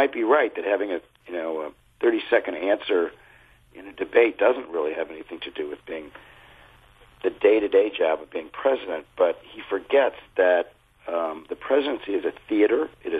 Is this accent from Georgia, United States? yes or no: no; Chicago, Illinois, United States; I'm from Chicago originally, and I knew him when he was a state senator.